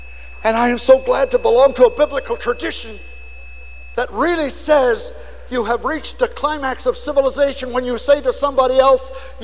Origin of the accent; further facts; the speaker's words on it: Nebraska, United States; I grew up in Nebraska, where we were so scared of orgies, we never learned how to celebrate.